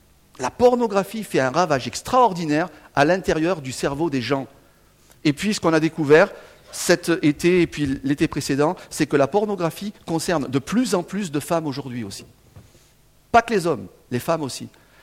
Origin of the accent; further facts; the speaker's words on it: south of France, France; Moi, je viens d'un pays, sud de la France, où la passion, c'est très bien, tu vois.